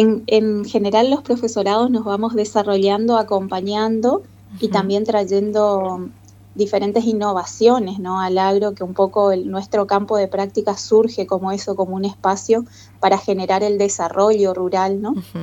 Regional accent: Oberá, Misiones, Argentina; Soy de Oberá, de una zona ahí de Puerto Panambí, muy cerquita ahí de la cultura brasilera.

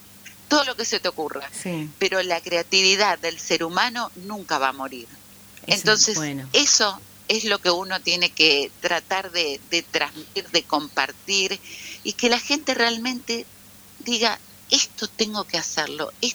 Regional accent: Paraná, Entre Ríos, Argentina; porque fui en Paraná, yo soy de Paraná.

